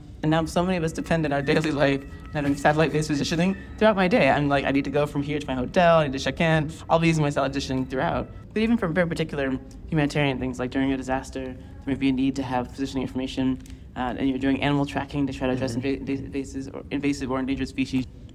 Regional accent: Orlando, Florida, United States; I grew up in Orlando, Florida, and we had opportunities to basically see what NASA was doing from the point of view of launching from Kennedy Space Center.

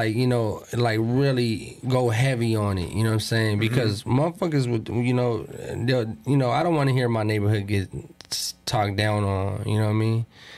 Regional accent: Pomona, California, United States; Like, I'm from Pomona, so Pomona, we got our own

